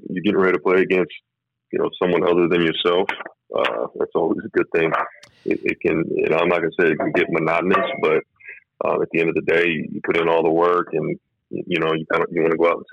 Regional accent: West Coast, United States; obviously, I grew up on the West Coast

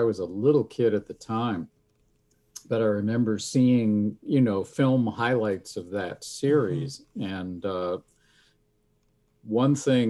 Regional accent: New York, United States; I grew up in the New York area.

